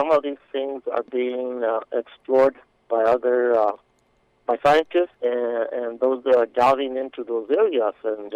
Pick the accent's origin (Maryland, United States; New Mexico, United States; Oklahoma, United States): New Mexico, United States; Well, one of the things that being born in New Mexico and growing up in New Mexico and attending New Mexico schools, there were many things that wound up influencing my career as a writer